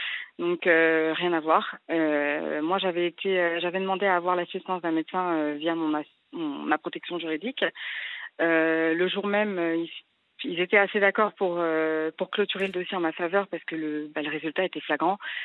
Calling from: Livry-Gargan, Île-de-France, France; Alors, moi, je suis de Livry-Gargan, j'ai 33 ans.

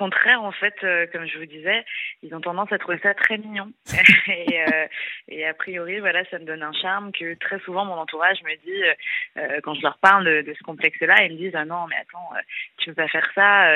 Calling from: Paris, Île-de-France, France; J'ai 24 ans et je suis de Paris.

